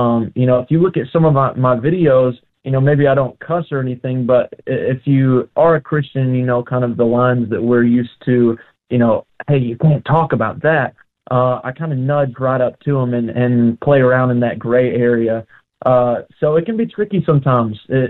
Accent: Selmer, Tennessee, United States; also born or lived in Mississippi; I grew up in a small town called Selmer, Tennessee, and then moved right across the Tennessee state line into Mississippi, where my family lives now, and actually where I'm visiting right now, Corinth, Mississippi.

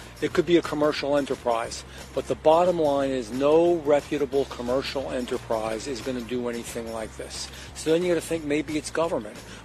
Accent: New Jersey, United States; The Department of Defense is now bringing in that radar to our area in New Jersey, which is my home state.

